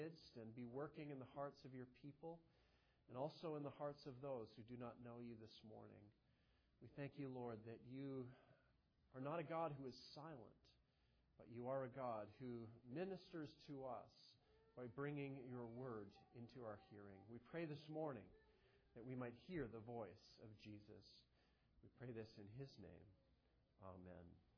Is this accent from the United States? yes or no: no; Ingersoll, Ontario, Canada; born there; I was born in Ingersoll, Ontario, Canada. That's what it says on my birth certificate. Ingersoll is a little town not too far from London, Ontario. Ingersoll is famous for its cheese.